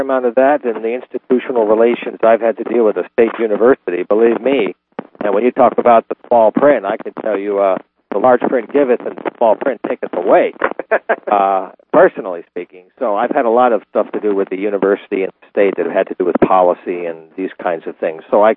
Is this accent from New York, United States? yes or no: yes; New York, United States; I grew up in New York in the 60s and listened to BAI and got the radio bug then, and I've been in the business ever since